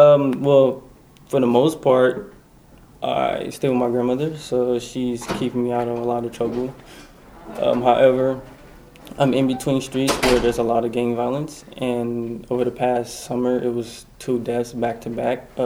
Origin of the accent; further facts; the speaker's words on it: Oakland, California, United States; Oakland, California.